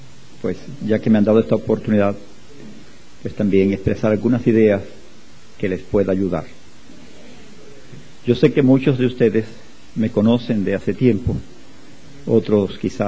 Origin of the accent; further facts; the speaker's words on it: Viñales, Pinar del Río, Cuba; born there; Soy cubano de nacimiento. Nací en el rincón más bello del mundo, que lamentablemente Evelyn no ha querido verlo. En dos ocasiones que estuvo en Cuba, pese a que le insistí, no fue a Viñales.